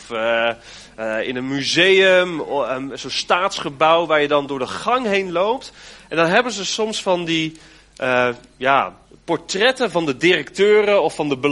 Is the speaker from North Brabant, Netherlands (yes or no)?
no; Alkmaar, North Holland, Netherlands; Wij komen uit Alkmaar en omgeving. We hebben de afgelopen 10 jaar daar in de gemeente gestaan.